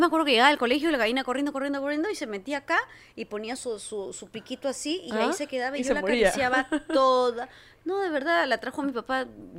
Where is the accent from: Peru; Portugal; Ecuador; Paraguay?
Peru; Pucusana, Lima; como yo me crié en Pucusana, a mí me despertaba la gaviota.